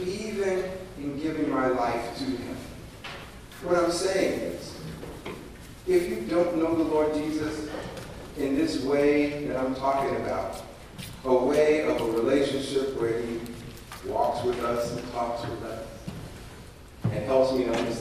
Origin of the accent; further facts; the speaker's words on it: New York City, New York, United States; I am from New York and grew up in the city. I'm used to the subway and skyscrapers and the bus and moving around like that.